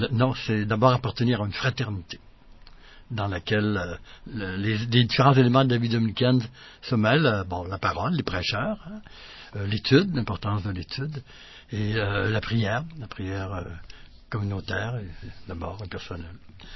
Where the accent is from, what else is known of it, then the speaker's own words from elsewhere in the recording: Quebec, Canada; moi, je suis un Québécois, bébé boomer, type, né en 46